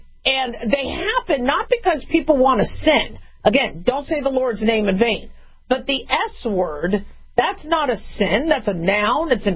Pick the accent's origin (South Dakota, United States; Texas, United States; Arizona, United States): Arizona, United States; Phoenix; I grew up in Phoenix, too.